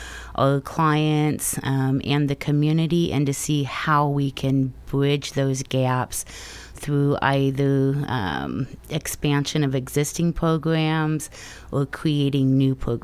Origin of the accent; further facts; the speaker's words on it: Roseburg, Oregon, United States; born there; also born or lived in Southern California; When I relocated from Southern California back up to Roseburg, this is where I was born and where I had my children, I started working at the CMHP.